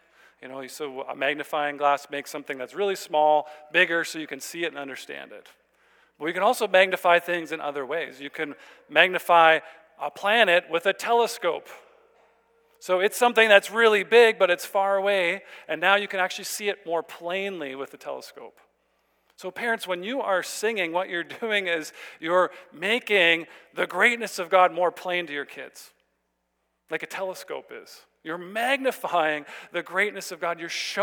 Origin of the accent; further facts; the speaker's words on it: Saskatchewan, Canada; I grew up in Saskatchewan.